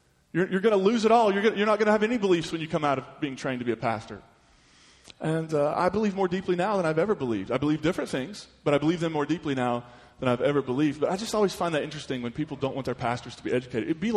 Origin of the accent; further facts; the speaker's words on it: Kentucky, United States; I'm from Kentucky.